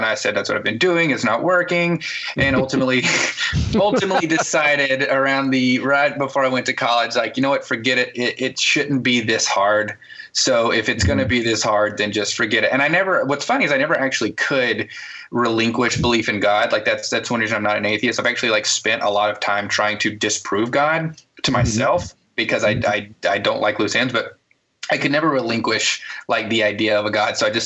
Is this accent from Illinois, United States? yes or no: no; Alabama, United States; Well, I was raised, you know, I'm from Alabama. I still live in Alabama. I love Alabama